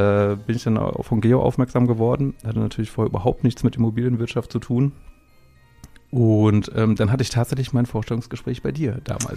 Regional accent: Bochum, North Rhine-Westphalia, Germany; now in Erfurt, Germany; ich komme ja aus Bochum.

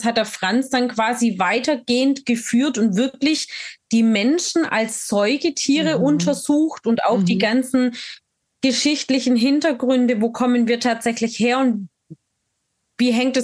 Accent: Baden-Württemberg, Germany; born there; now in Munich, Germany; ich bin gebürtig aus Baden-Württemberg und lebe jetzt mit meiner Familie. Das sind meine vier Kinder, unser Hund, Katze und hier in München im Osten.

